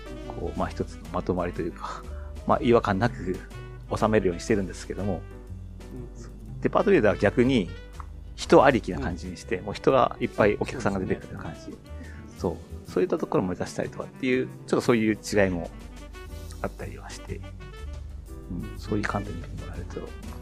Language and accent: Japanese; Kanagawa, Japan; 僕神奈川県ですね。